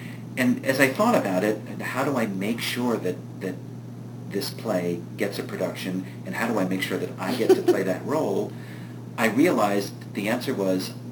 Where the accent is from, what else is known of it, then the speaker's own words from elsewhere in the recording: Tarrytown, New York, United States; In fact, it turns out he lived in the town next door to my hometown. So sometimes if he were going home for the weekend, he'd give me a lift and drop me off in Tarrytown